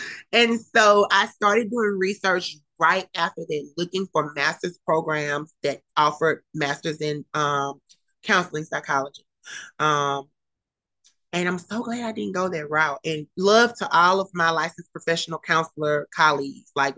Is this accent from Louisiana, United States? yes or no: yes; Alexandria, Louisiana, United States; I started going to LSU Alexandria, which I'm from Alexandria, Louisiana, originally.